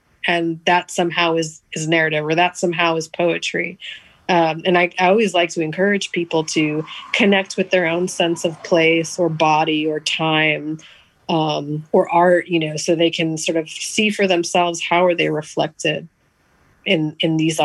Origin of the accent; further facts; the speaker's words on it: Bronx, New York, United States; born there; And so I was born in the Bronx in 1987.